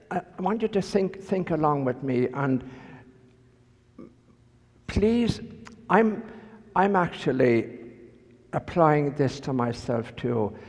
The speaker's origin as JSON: {"language": "English", "country": "Ireland", "tie": "born or raised there", "said": "when I was young, growing up in Ireland, I was absolutely convinced, and so was everybody else, my family and everybody I knew, that as Catholics, we were the only ones that had a chance of going to heaven."}